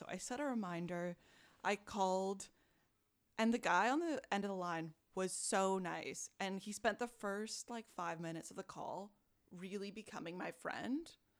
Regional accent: Canada; like, I'm Canadian

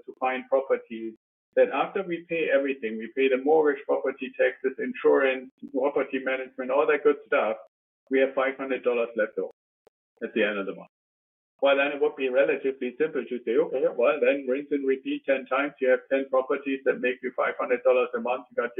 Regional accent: Germany; accent: German; English is a second language; moved away as an adult; now in United States; I'm originally from Germany. I still have a little bit of the accent. Came over to the U.S. in the mid-90s with the Air Force

